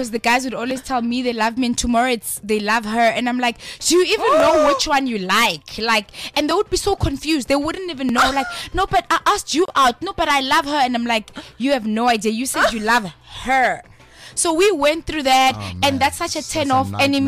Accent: Mamelodi, Gauteng, South Africa; Look, we're from Mamelodi and the guys there.

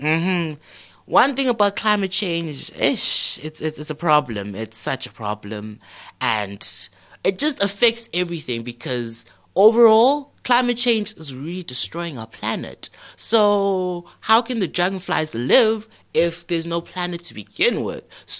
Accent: Kempton Park, Gauteng, South Africa; Fun fact, I am from Kempton Park, period.

